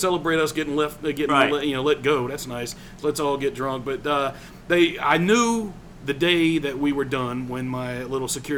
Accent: the South, United States; now in Las Vegas, United States; So I'm from the South. I'm a Southern boy. Moved out to Las Vegas in 2005 to take a job at a radio station here.

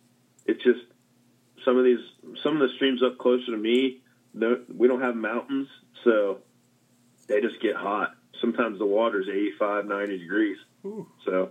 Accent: Petersburg, Kentucky, United States; I grew up in Petersburg, Kentucky, and there's a guy that lived near me that was like a 9-time national like champion motorcycle racer.

